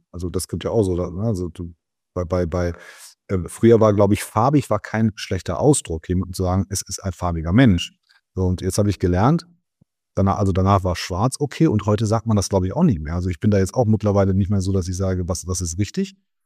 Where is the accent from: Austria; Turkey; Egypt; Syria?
Turkey; Ich meine, ich bin Türke, ja.